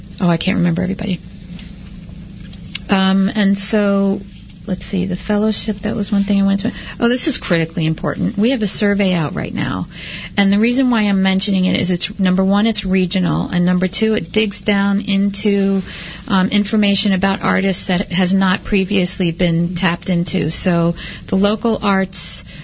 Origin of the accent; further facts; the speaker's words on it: New York, United States; I mean, I grew up in New York. I thought that.